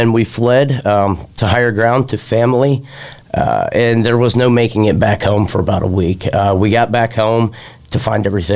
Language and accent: English; Rayland, Ohio, United States; You know, I grew up in Rayland, Ohio. I've been a victim of flooding myself.